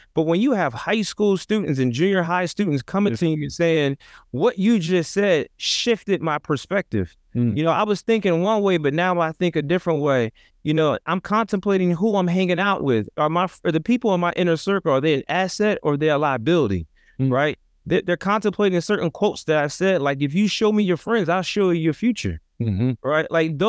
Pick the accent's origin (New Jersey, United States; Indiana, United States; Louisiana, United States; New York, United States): New Jersey, United States; Trenton; I come from an inner city context, I come from Trenton, New Jersey, 7 square miles, about 90,000 people